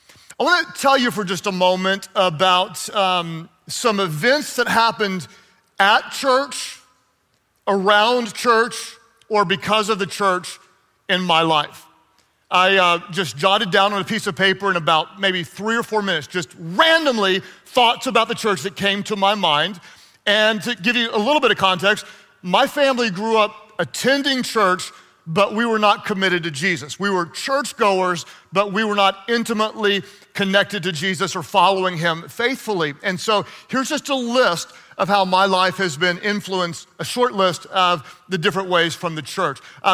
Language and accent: English; Texas, United States; also born or lived in Oklahoma; I grew up in Texas and in Oklahoma, and we weren't Muslims and we weren't Buddhists, so I just assumed we were all Christians.